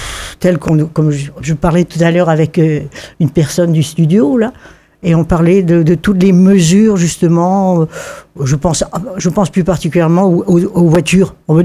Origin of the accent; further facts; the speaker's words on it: Brittany, France; Je suis européenne, mais je suis française, je suis bretonne aussi.